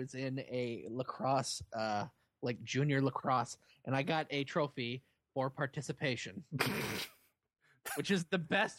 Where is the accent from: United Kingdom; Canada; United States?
Canada; I am a noble Canadian.